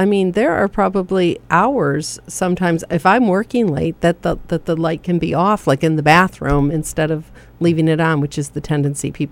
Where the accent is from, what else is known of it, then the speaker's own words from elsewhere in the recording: Michigan, United States; And I thank you guys for being so patient with me with learning to say PPL again, because I'm from Michigan.